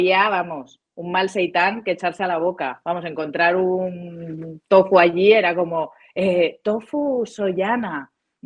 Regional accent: Alicante, Valencian Community, Spain; moved away as an adult; also born or lived in Buenos Aires, Argentina; Vivía en Buenos Aires en ese momento, porque viví 11 años en Buenos Aires. O sea, yo soy de Alicante.

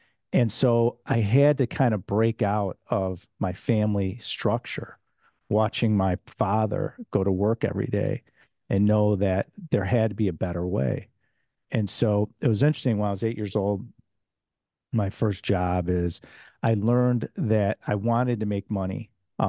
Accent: Chicago, Illinois, United States; I'm from Chicago, as you know, Lance. And so for your audience, I'm from Chicago. I'm from the Midwest.

